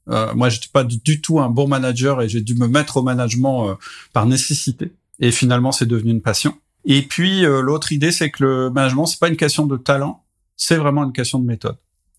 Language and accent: French; France; Tu sais peut-être que je suis français et qu'en France, les chefs sont pas toujours bien perçus.